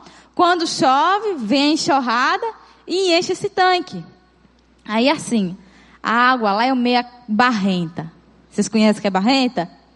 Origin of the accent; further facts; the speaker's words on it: Bahia, Brazil; Porque eu não sou daqui, né? Sou do sertão da Bahia, então vocês têm palavras que eu falo que vocês não vão entender.